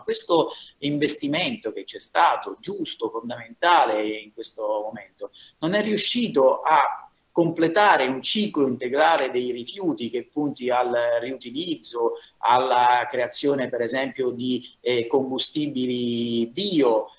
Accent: Sicily, Italy; un bambino del mio paese, in mezzo alla provincia di Caltanissetta

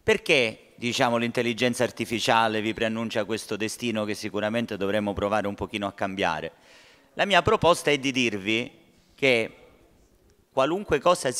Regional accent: Palermo, Sicily, Italy; Io abito a Ballarò, sono palermitano come voi

